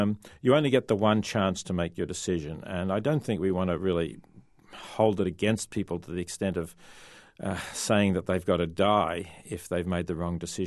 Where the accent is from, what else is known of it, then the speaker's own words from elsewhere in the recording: Australia; I am from Australia